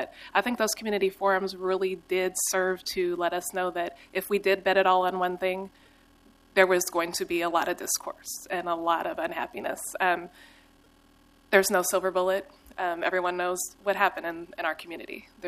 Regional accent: Portland, Oregon, United States; as a person born and raised in Portland, grew up in Boise neighborhood

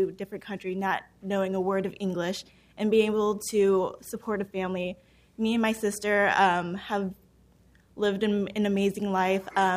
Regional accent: Clackamas, Oregon, United States; also born or lived in Pasco, Washington; I was born in Pasco, Washington. It's about 30 minutes north of Pendleton, Oregon, and I grew up in Clackamas, Oregon. My parents, they're originally from Laos.

